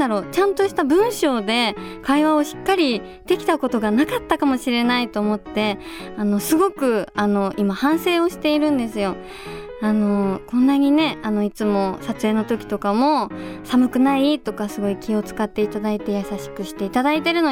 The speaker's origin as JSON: {"language": "Japanese", "town": "Sano", "region": "Tochigi", "country": "Japan", "lives_now": "Tokyo, Japan", "said": "私は、栃木県佐野市出身なのでよく実家に帰ったり佐野から東京に戻ってきたりするんですけど"}